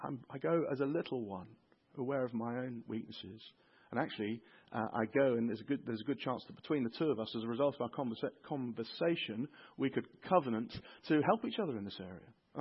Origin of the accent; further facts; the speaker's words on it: United Kingdom; Don't mention the sin in one another's lives, because we are British.